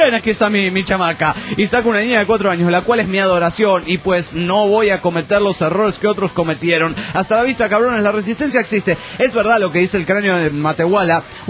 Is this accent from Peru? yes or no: yes; Peru; vengo del Perú, soy totalmente uno legalizado.